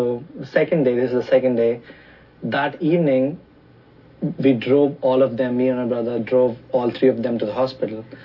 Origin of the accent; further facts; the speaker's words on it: Visakhapatnam, Andhra Pradesh, India; English is a second language; I'm from India, from a city called Vishakhapatnam.